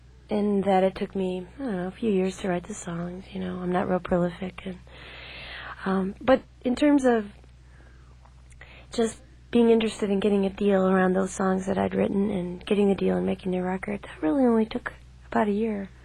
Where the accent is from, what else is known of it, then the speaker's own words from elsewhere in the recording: South Dakota, United States; also born or lived in Illinois / Austin / Bay Area; now in New York, United States; No, I'm from South Dakota, and I also lived in Illinois. Went to high school there, so that's also a home place, you know.